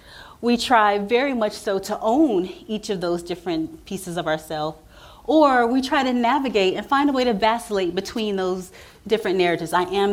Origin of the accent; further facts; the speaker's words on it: Midwest, United States; So I was raised in the Midwest by a family that pretty much migrated from the South. And so I was raised in a very firm Southern Christian Baptist faith, very traditional.